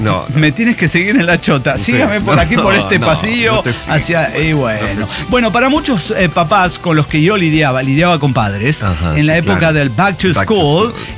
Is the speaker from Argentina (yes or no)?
no; Mexico; soy mexicano.